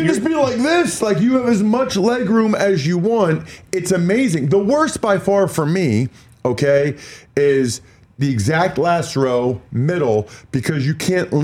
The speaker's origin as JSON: {"language": "English", "town": "Wyomissing", "region": "Pennsylvania", "country": "United States", "tie": "born or raised there", "said": "it felt like you were just like in my hometown, Wyomissing, Pennsylvania."}